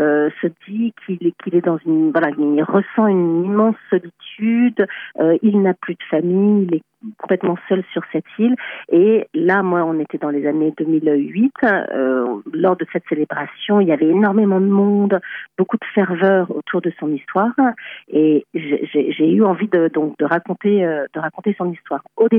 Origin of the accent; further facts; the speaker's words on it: Paris, Île-de-France, France; Je suis bretonne d'origine, mais j'ai été élevée, j'ai grandi à Paris, autour de, dans la banlieue parisienne. Et il y a quelques années, j'ai quitté cette ville-là pour aller vivre à l'île de Bas. Je suis restée 6 ans là-bas.